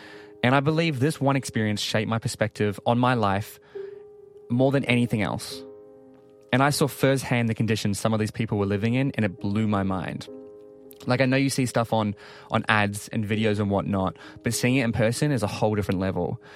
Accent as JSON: {"language": "English", "town": "Timaru", "region": "Canterbury", "country": "New Zealand", "tie": "born or raised there", "said": "So I grew up in New Zealand in a small country town called Timaru."}